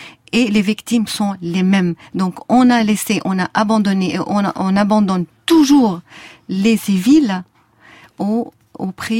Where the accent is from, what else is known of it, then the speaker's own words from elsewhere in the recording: Syria; Moi, je suis chrétienne de Syrie. Je suis syrienne avant tout, mais je suis chrétienne quand il s'agit de l'islam.